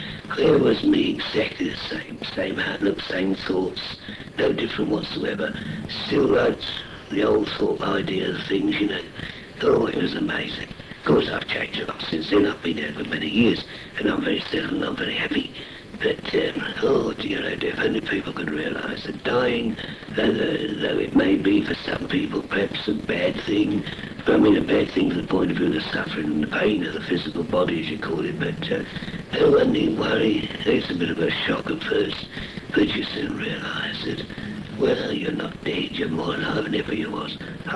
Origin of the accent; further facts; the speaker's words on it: Blackheath, London, United Kingdom; also born or lived in Bristol; Actually, I came originally I came from Blackheath.